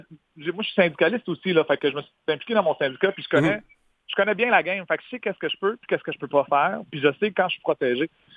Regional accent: Montréal, Quebec, Canada; moi, j'ai grandi à Montréal, puis mon côté comme Abenaki

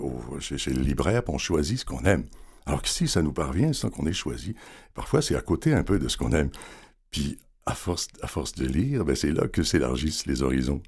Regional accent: Quebec, Canada; J'ai donc commencé un petit peu à la radio locale chez moi, en Gaspésie.

